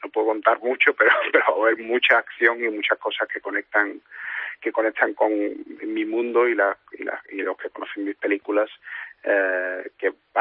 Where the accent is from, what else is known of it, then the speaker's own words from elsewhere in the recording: Spain; yo como el español, digamos, que llega de fuera un poco